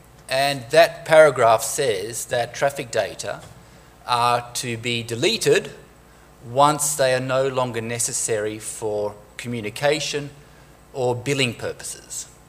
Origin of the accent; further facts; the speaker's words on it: Australia; English is a second language; now in Norway; As you can probably hear, I'm also Australian, not native Norwegian.